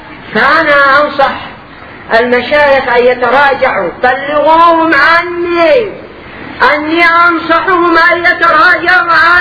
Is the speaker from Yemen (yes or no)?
yes; Yemen; عندنا باليمن